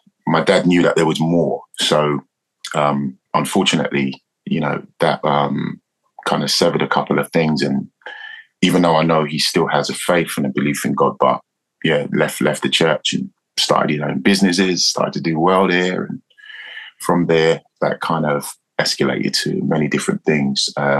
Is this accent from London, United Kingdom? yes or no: yes; Newham, London, United Kingdom; And at 13, the CTM came to East London, where I grew up in Newham.